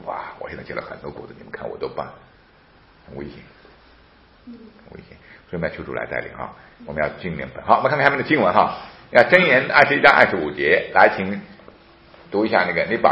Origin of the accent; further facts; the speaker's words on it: China; 特别在中国，我们中国人太喜欢这种小聪明了